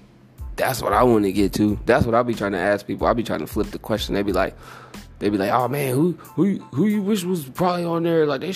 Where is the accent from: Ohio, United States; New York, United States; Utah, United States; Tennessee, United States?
Ohio, United States; Xenia; also born or lived in Dayton; A lot of people just assume I'm from Dayton. I'm from Xenia, Ohio. Born and raised. Of course, I was born in Dayton